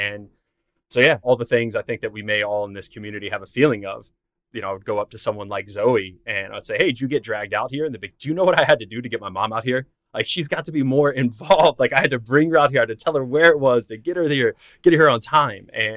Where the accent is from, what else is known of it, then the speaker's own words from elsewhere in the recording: Newark, New Jersey, United States; I'm from Newark, New Jersey, and he was deciding to run for the highest office in our country.